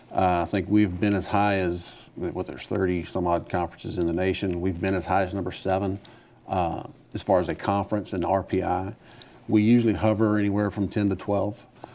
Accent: Houston, Texas, United States; Well, I'm from Houston. I went to, on the north side at Aldine High School. Grew up there and graduated Aldine, went to Oklahoma, junior college in Oklahoma.

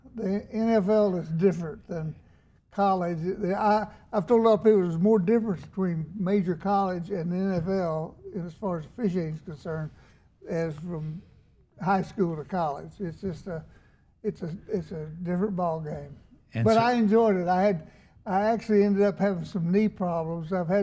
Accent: Arkansas, United States; I'm from Arkansas originally.

